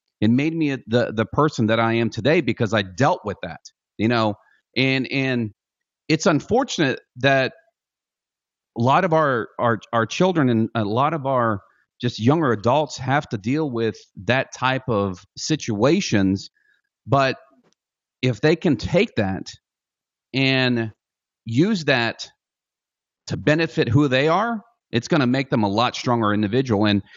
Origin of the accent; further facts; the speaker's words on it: Indiana, United States; also born or lived in South Korea / Texas; I was born in South Korea. Within that first year, we went from South Korea to Texas, where he was stationed at. And they got a divorce at a very, very, at a very young age for myself. So I moved to my dad's hometown in Indiana, and it was a very, very small town